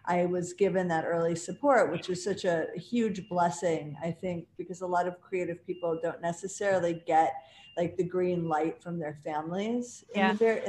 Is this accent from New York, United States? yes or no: yes; Buffalo, New York, United States; now in New York City, United States; I'm from Buffalo.